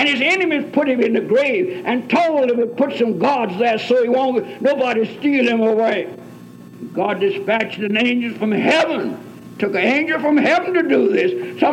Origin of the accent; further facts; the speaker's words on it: United States; I'm glad I'm an American. I'm glad I'm born in America. They tell me I'm African, but no, I've never been there.